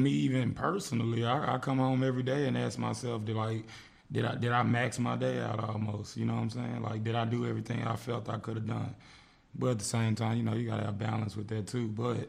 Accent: Duncanville, Texas, United States; also born or lived in Dallas; I was born in Dallas, of course, and then I've been living in Duncanville pretty much my whole life.

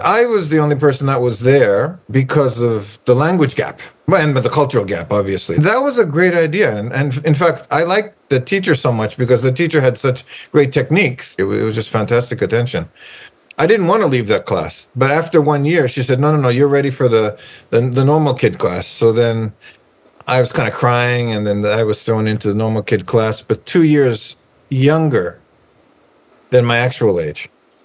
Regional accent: Brooklyn, New York, United States; born there; Well, I was born in Brooklyn.

